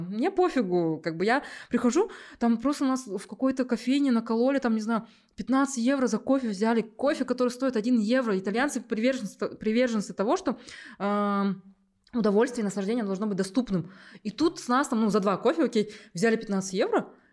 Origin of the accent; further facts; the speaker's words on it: Almaty, Kazakhstan; Я на него смотрю, говорю: «Да, я из Алматы».